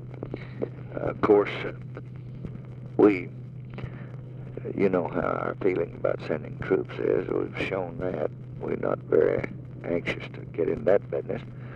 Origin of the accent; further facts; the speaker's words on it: Tennessee, United States; I'm here because I come from Tennessee, and I know the situation.